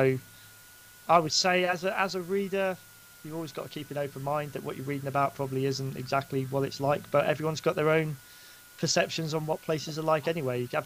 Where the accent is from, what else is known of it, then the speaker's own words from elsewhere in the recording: Basingstoke, South East England, United Kingdom; moved away as an adult; also born or lived in Stoke-on-Trent; now in Newton Abbot, United Kingdom; I'm actually from Basingstoke, which is about 150 miles east of where I live now. But I was born there. I went I moved when I was 18. I moved further up north to a place called Stoke-on-Trent.